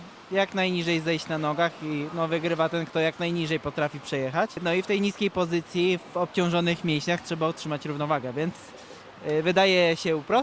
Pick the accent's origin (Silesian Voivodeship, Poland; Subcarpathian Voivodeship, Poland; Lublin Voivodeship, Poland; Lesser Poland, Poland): Subcarpathian Voivodeship, Poland; Sanok; No pochodzę z Sanoka, więc tam bardzo dużo osób trenuje hokej